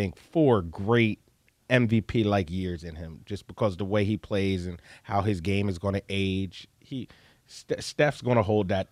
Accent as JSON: {"language": "English", "town": "Philadelphia", "region": "Pennsylvania", "country": "United States", "said": "Yeah, you know, Will is Will, and I'm from Philadelphia."}